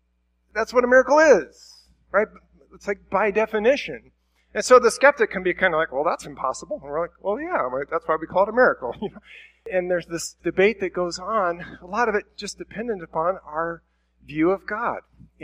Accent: Iowa, United States; I think of growing up in Iowa, like at church, people would bring like a box of zucchinis or something

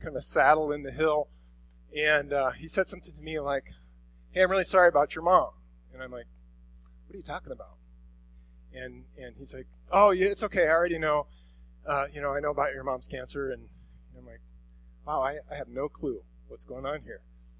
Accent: Council Bluffs, Iowa, United States; So I grew up in Council Bluffs, Iowa, and we were, I don't know, a couple miles from the city, out in the country just a little bit.

